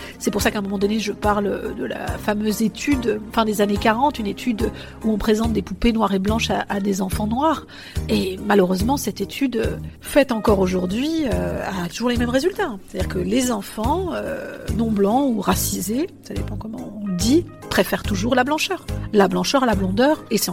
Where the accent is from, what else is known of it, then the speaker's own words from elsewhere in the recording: France; j'ai beau avoir la nationalité algérienne, aller en Algérie, je suis française, clairement.